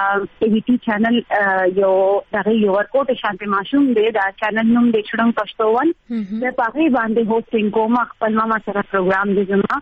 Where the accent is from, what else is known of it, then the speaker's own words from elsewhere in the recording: Mohmand Agency, Khyber Pakhtunkhwa, Pakistan; now in Peshawar, Pakistan; اکچولی زه پېښور کې پاتې کېږم خو موږ پښتانه یو. زه اکچولی یم مومند ایجنسی نه.